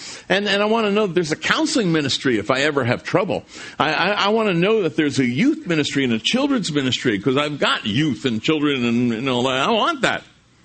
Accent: New Jersey, United States; I'm from Jersey. I never thought of Pennsylvania as promised land, but maybe you do.

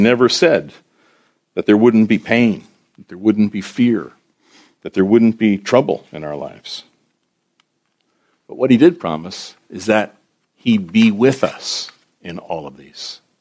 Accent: United States; I'm glad at that point to say, I'm an American.

